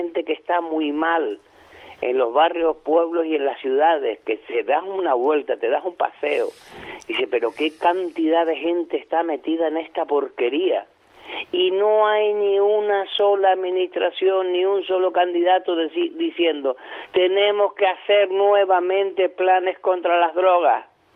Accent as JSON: {"language": "Spanish", "region": "Canary Islands", "country": "Spain", "said": "De las Gavias."}